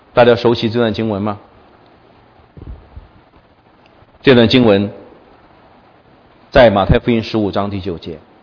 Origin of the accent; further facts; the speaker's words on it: China; now in Canada; 只有我一个中国人